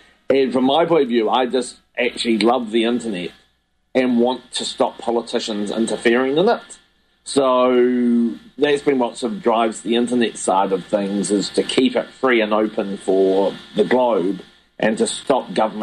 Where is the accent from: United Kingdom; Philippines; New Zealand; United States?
New Zealand; as a New Zealander